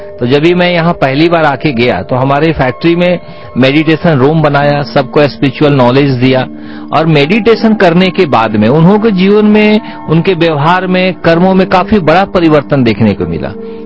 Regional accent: Bihar, India; now in Tarapur, India; ऐसे मेरा native place तो बिहार है, मैं बॉम्बे में तारापुर में रहता हूँ।

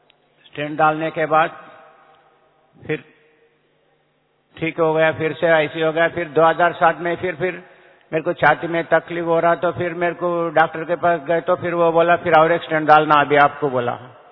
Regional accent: Hyderabad, Telangana, India; मैं हैदराबाद का रहने वाला हूं।

